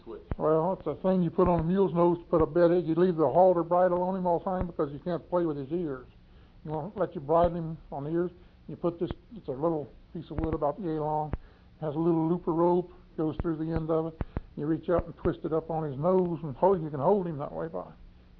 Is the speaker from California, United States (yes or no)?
no; Fort Gibson, Oklahoma, United States; born there; also born or lived in Arizona; Yeah, I was born just outside of Fort Gibson, Oklahoma. The earliest thing, my memories, is when we lived in Arizona, about 1929.